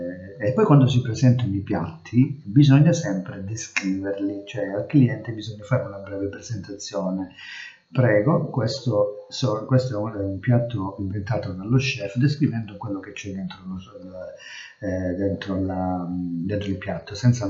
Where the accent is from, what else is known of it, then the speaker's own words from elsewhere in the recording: Calabria, Italy; accent: Calabrian; marcando il nostro accento calabrese, visto che noi siamo calabresi